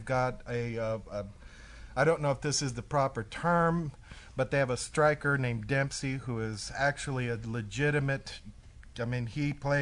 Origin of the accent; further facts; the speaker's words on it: Mexico; I was, you know, growing up in Mexico, I played a little bit of soccer / football